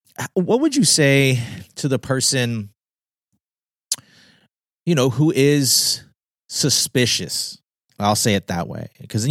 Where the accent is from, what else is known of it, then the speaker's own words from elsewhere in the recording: Guam; born there; You know, and I'm also, you add to the mix, I was born on Guam. So, I mean, am I Filipino? Am I Pacific Islander?